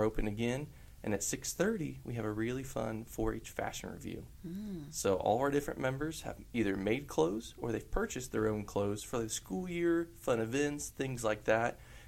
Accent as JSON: {"language": "English", "country": "United States", "tie": "born or raised there", "said": "I grew up here in Sumner County, was involved in 4-H."}